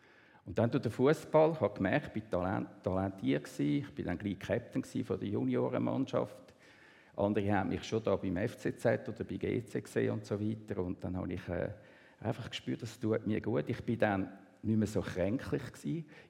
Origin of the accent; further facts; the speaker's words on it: Zollikerberg, Zurich, Switzerland; also born or lived in Basel; Aufgewachsen bin ich geboren in Basel. Mein Vater war Betriebsleiter von einer Druckerei dort und hat gedacht, ich will selbstständige Druckerei führen. Wir sind dann in Zolliken Berg gekommen. Das ist in der Gemeinde Zolliken.